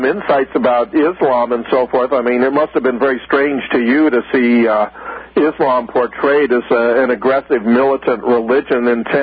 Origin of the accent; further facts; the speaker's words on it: Pasadena, California, United States; born there; Because I was born in Pasadena, and both of my parents graduated from UCLA.